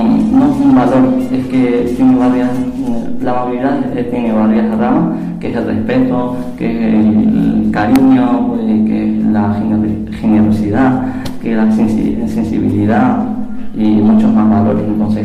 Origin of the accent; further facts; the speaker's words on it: Morocco; moved away; soy de Marruecos y tengo 22 años.